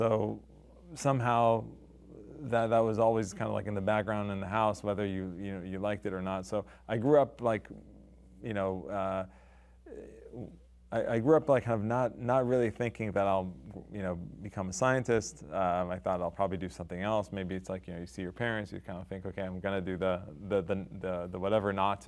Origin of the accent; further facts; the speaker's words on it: Israel; You know, probably growing up in Israel had to do something with it.